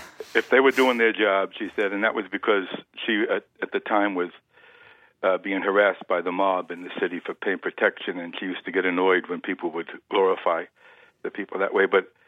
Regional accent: New York City, New York, United States; I was born and raised in New York City.

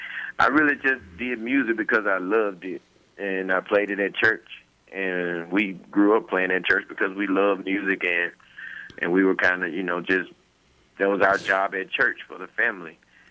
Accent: Clinton, Mississippi, United States; I grew up in church. I grew up in Clinton, Mississippi.

